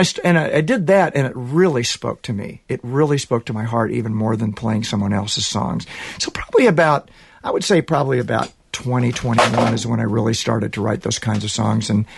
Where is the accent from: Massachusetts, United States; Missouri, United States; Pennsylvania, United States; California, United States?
Missouri, United States; Kansas City; I grew up in Kansas City, Missouri. Just your basic Midwestern kid that picked up a guitar when he was 14 years old listening